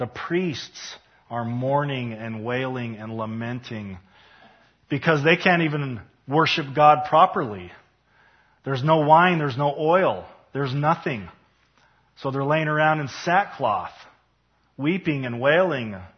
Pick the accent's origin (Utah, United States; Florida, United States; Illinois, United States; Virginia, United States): Utah, United States; I grew up in Utah. We had a very heavy Hispanic population there growing up.